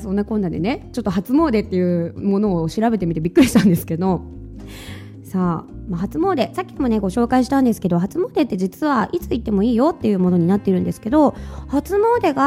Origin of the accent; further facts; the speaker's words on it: Ise, Mie, Japan; 私の地元であるね伊勢神宮